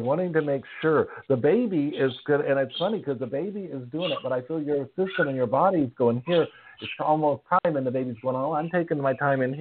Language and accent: English; New York, United States; I come from New York and I cook a very good pizza.